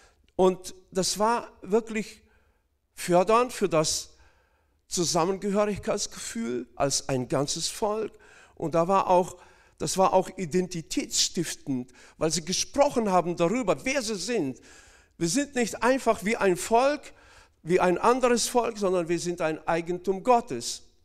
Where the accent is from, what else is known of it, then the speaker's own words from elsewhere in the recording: North Kazakhstan Region, Kazakhstan; ich komme aus Nordkasachstan ursprünglich